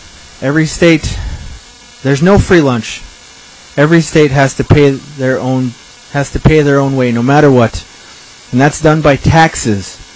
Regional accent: Juneau, Alaska, United States; I'm here from Juneau.

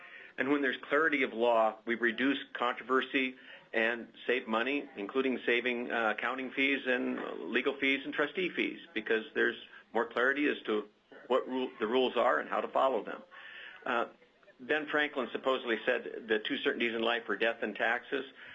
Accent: Ireland; In the interest of time, I'm Irish, so I could go on in terms of speaking length

